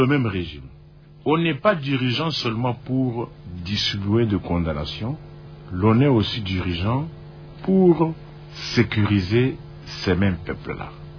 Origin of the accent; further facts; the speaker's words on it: DR Congo; en tant que Congolais, ça ne peut pas m'empêcher aussi de mettre un point de vue par rapport à la procédure